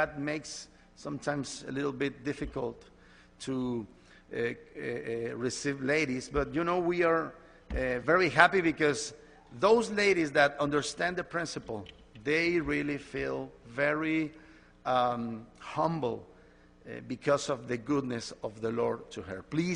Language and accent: English; Mexico; I'm here from Mexico.